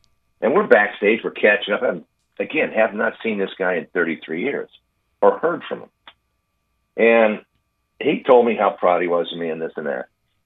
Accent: California, United States; also born or lived in Hawaii; I grew up in Hawaii and California, came to California at 10 years old.

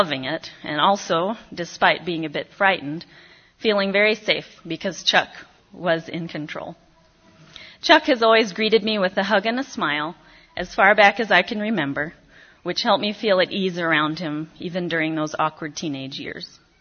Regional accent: Israel; Growing up in Israel, I did not have any of my extended family around.

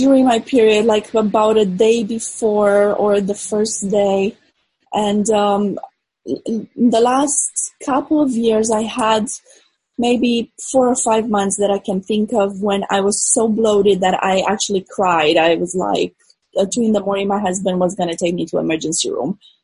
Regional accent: Romania; English is a second language; I grew up in Romania, and they really love antibiotics there.

